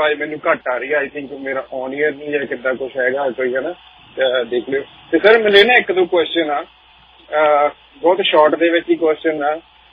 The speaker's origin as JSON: {"language": "Punjabi", "region": "Punjab", "country": "India", "said": "ਅਸੀਂ ਵੀ ਪੰਜਾਬ ਤੋਂ ਬਿਲੋਂਗ ਕਰਦੇ ਹਾਂ।"}